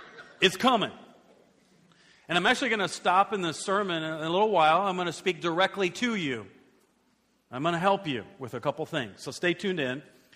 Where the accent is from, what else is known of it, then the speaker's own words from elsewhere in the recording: Iowa, United States; Hey, I'm from Iowa.